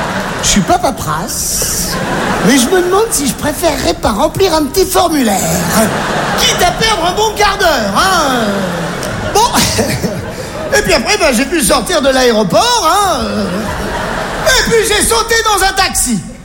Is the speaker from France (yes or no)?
no; Algeria; born there; Je suis né en Algérie. Mais qu'est-ce qui m'a pris à moi de naître en Algérie?